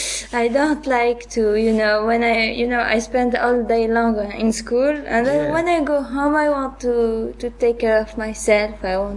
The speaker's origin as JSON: {"language": "English", "country": "Tunisia", "second_language": "English", "lives_now": "Oxford, United Kingdom", "said": "from Tunisia, and I'm studying now in Oxford in St. Clair's."}